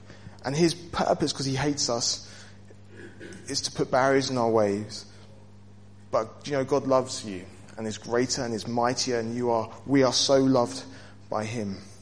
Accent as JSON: {"language": "English", "country": "United Kingdom", "said": "Maybe I'm just being too British, but tested feels like it sits better with me."}